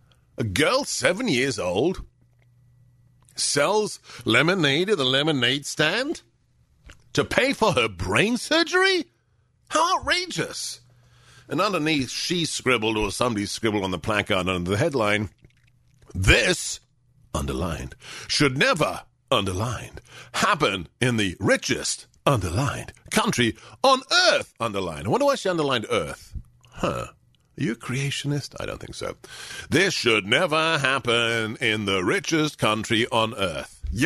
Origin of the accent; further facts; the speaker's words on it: United States; Because I was so incensed by the story, thinking, yeah, I'm an American, this is wrong.